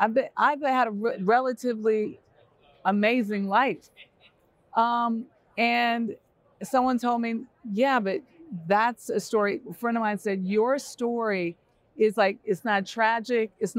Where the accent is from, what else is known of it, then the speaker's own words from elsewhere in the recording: Los Angeles, California, United States; I'm from Los Angeles. I'm from South Central